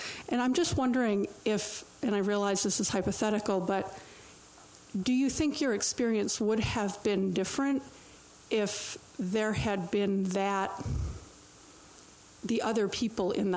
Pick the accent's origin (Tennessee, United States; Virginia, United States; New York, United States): New York, United States; Brockport; I'm from Brockport, New York, because you are the only one who is going to know where that is in upstate New York.